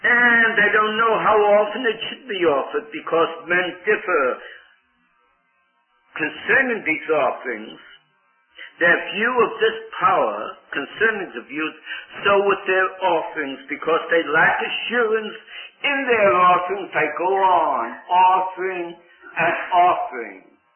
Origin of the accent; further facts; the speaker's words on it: Poland; moved away; Now in the Old Testament, my people, and I was brought up in the Hebrew faith and all that. And when we came from Poland into this country, we still practiced some of these things